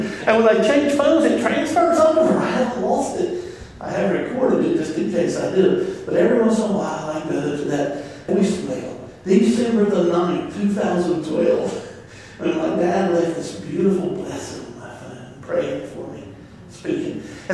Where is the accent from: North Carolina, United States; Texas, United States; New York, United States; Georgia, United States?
North Carolina, United States; But I grew up on the Outer Banks, with fishermen.